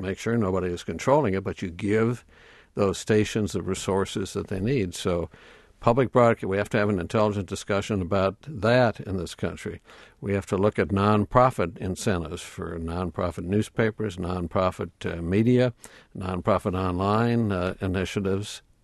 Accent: Milwaukee, Wisconsin, United States; And I was a kid growing up in Milwaukee.

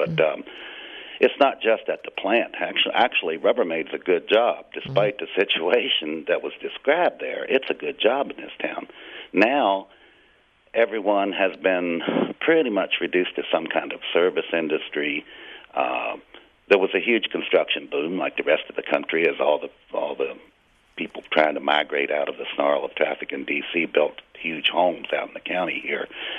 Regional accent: Winchester, Virginia, United States; Well, Winchester, it's actually almost, except for its long history, most of the country doesn't have the East Coast depth of history

